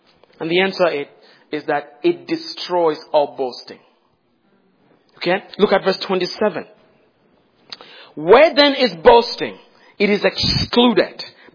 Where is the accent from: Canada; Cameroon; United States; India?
Cameroon; I grew up in Cameroon, as Brother Stu mentioned, and our country has upwards of 250 tribes, ethno-linguistic groupings